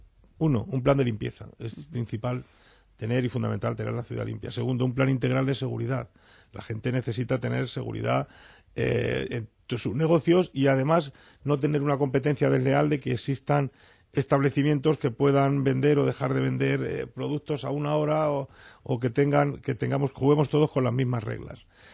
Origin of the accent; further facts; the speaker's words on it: Madrid, Community of Madrid, Spain; porque yo soy madrileño.